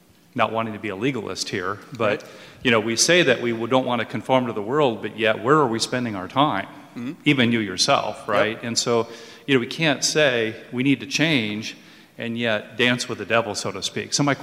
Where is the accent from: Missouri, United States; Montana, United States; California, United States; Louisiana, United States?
Missouri, United States; St. Louis; St. Louis, Missouri.